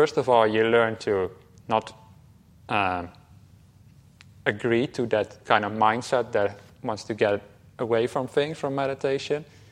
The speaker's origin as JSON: {"language": "English", "country": "Netherlands", "second_language": "English", "lives_now": "Australia", "said": "I'm from the Netherlands, by the way."}